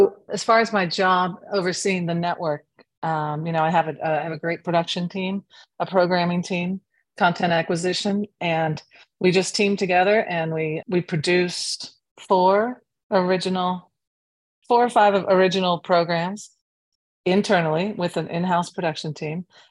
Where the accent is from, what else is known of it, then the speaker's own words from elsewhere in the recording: Ohio, United States; Well, I was raised in Ohio and I went to Bowling Green.